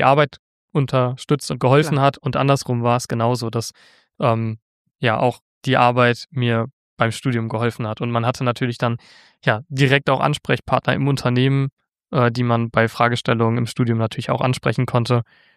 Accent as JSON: {"language": "German", "town": "Wermelskirchen", "region": "North Rhine-Westphalia", "country": "Germany", "tie": "born there", "said": "weil ich gebürtiger Wermelskirchner bin"}